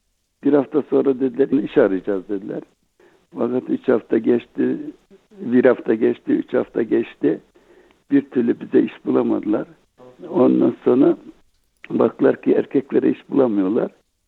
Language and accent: Turkish; Ankara, Turkey; moved away as an adult; also born or lived in Mihalıççık, Eskişehir; now in Australia; Türkiye'de Ankara'dan geldim Avustralya'ya.